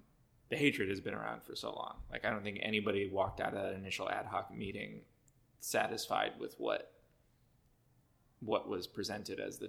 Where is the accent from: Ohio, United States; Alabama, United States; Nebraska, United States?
Ohio, United States; Cleveland; but like I grew up in Cleveland. Like the Cleveland area, metropolitan area is like humongous.